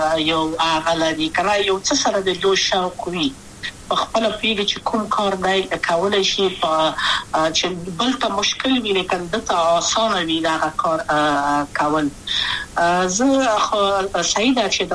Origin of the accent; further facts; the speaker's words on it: Kabul, Afghanistan; also born or lived in Wardak Province; زه خو اصلا د وردګو ولایت یم د پلار مې د وردګو ولایت ته خلګنسې کې د لې د کابل په تخت خپل سیمه کې یم او لویا شویم کابل که هم مکتب می دولسم پا کابل